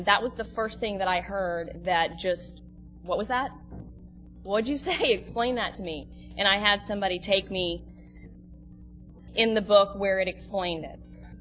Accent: Dallas, Texas, United States; moved away as an adult; now in Seal Beach, United States; I'm from Dallas, Texas. I actually live in Seal Beach now.

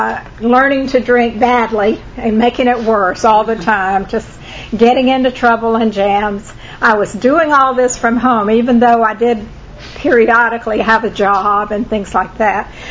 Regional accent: Lakeland, Florida, United States; this is not at all what I thought my life would be like when I was growing up in Lakeland, Florida.

